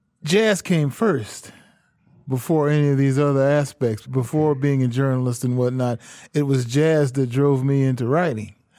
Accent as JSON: {"language": "English", "town": "Cleveland", "region": "Ohio", "country": "United States", "tie": "born or raised there", "said": "I grew up in Cleveland, Ohio."}